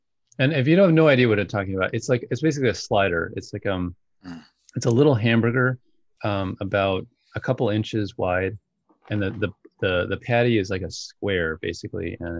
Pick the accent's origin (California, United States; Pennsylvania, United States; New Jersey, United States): New Jersey, United States; I grew up in New Jersey, and there's a lot of White Castles all over the place.